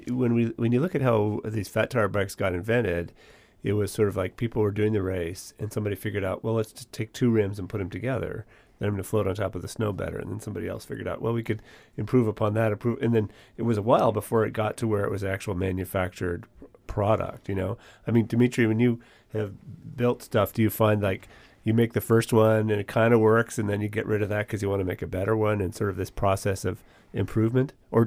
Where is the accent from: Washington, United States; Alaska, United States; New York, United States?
Alaska, United States; Anchorage; I grew up in Anchorage and it didn't used to be a thing.